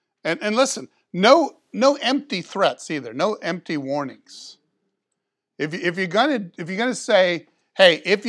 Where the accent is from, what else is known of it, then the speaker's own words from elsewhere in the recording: Clearwater, Florida, United States; When I was in high school, I grew up in Clearwater, so we had guns in the back of the trucks. That was normal. That was in Clearwater.